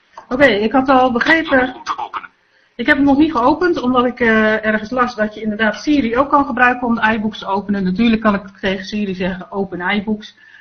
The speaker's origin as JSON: {"language": "Dutch", "country": "Netherlands", "said": "En ik ben een echte Nederlander en ik wil dan niet betalen."}